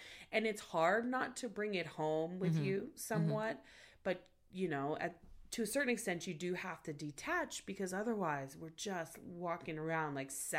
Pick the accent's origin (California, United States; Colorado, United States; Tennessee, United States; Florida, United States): California, United States; Los Angeles; yeah, I'm from Los Angeles. Like, trust me, Tulsa traffic has nothing on the 405 freeway at 5 o'clock.